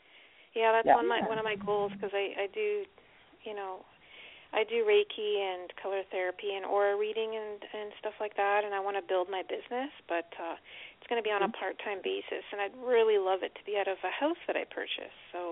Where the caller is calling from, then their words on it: Ontario, Canada; I'm calling from Ontario.